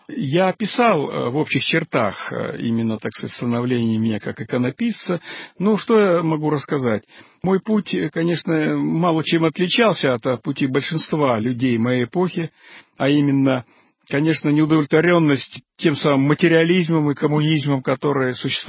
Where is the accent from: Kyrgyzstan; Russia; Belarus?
Kyrgyzstan; born there; moved away; я приехал в Москву, я родился в Киргизии, мой отец там выводил новую породу лошадей.